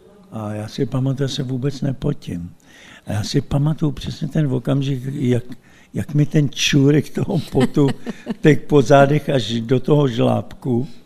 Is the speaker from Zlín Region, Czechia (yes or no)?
no; Kbely, Prague, Czechia; born there; jsem pokřtěný, jsem církve československé a jsem křtěný ve Kbelích, kde jsem se vlastně narodil.